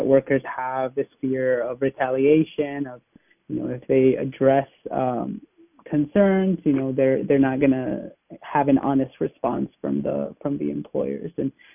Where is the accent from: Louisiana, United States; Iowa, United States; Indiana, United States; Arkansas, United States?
Iowa, United States; Sioux City; So I'm from Sioux City, Iowa. That's the tri-state area there of South Dakota, Nebraska, and Iowa.